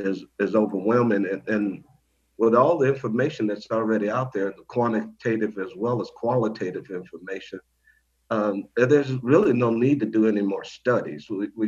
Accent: Houston, Texas, United States; now in Iowa, United States; George Lloyd is a native of my hometown, Houston, Texas, and coming up in Third Ward, Houston, Texas, he was a student athlete, and my younger cousin and George were classmates

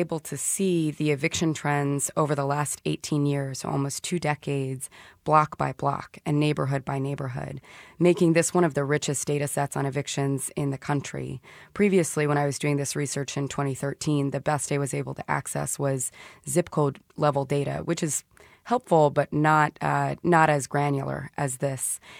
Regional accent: Kansas City, Missouri, United States; I grew up in Kansas City, but I grew up in a part of town that fortunately is not impacted by the kind of ravages of eviction and poverty.

